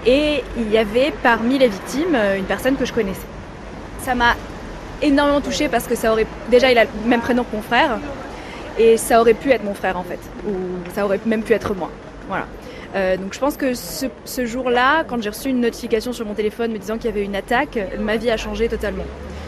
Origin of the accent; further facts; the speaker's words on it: Paris, Île-de-France, France; Je suis née à Paris, j'ai vécu toute ma vie à Paris, mes parents payent des impôts en France depuis 1980.